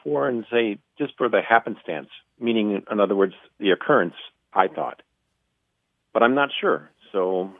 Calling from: Iron Mountain, Michigan, United States; Iron Mountain, Michigan.

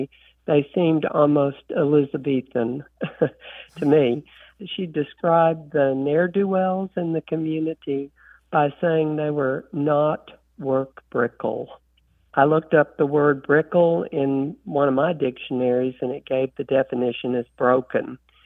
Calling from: Jackson, Tennessee, United States; Jackson, Tennessee.

